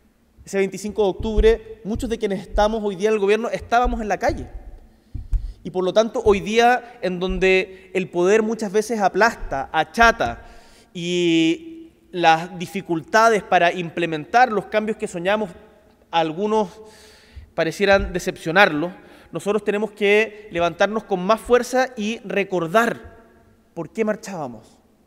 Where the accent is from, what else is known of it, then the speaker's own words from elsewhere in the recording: Punta Arenas, Magallanes, Chile; moved away as an adult; ustedes saben, soy de Punta Arenas, y sabía que me tenía que ir de la región